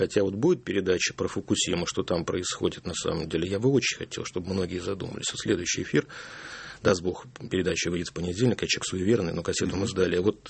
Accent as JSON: {"language": "Russian", "town": "Kaliningrad", "region": "Kaliningrad Oblast", "country": "Russia", "tie": "born there", "said": "я там родился в Калининграде"}